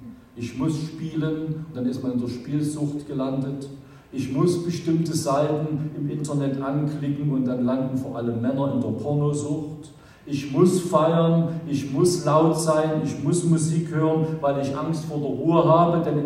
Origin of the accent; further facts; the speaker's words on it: Saxony, Germany; Ich komme ja aus Sachsen, ich wohne im Vogtland.